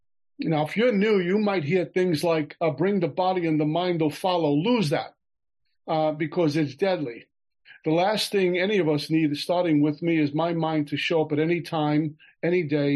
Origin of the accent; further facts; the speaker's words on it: Brooklyn, New York, United States; now in Oklahoma, United States; drink at 14 years old on a street corner in Brooklyn, New York. You can tell by the way I speak, I'm not from Oklahoma. But Brooklyn, New York, that's what we did. We hung out on street corners and schoolyards.